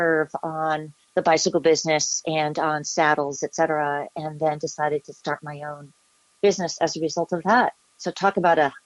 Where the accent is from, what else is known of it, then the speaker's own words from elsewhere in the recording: Los Angeles, California, United States; also born or lived in Shaker Heights, Ohio; Well, my parents moved to Los Angeles in 1969. So I did junior high and high school in L.A.